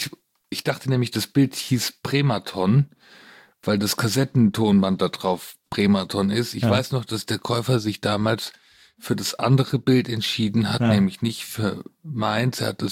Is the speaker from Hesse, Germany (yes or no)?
no; Saarland, Germany; Ich bin aufgewachsen im Saarland, ja.